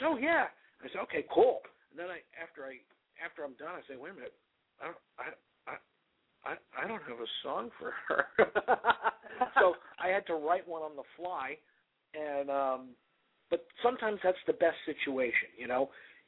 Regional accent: Ho-Ho-Kus, New Jersey, United States; moved away as an adult; now in Key West, United States; although I was raised in New Jersey, in northern New Jersey, in a little town called Hohokus. I was raised there, but I came here, you know, just after I turned 20

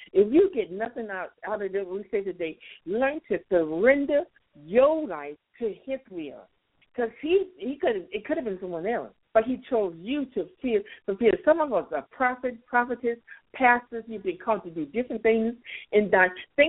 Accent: Louisiana, United States; also born or lived in Oklahoma; I was from Louisiana, a little country girl. And God said, I want you to move to Oklahoma, tough Oklahoma, to go to school.

